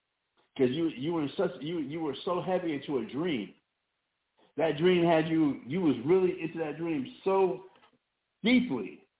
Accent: Albuquerque, New Mexico, United States; You know, I remember the house that I grew up in Albuquerque.

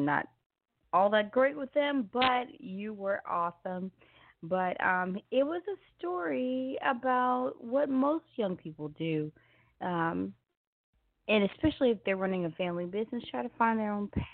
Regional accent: Memphis, Tennessee, United States; I definitely identify places because, of course, that is my hometown of Memphis, Tennessee.

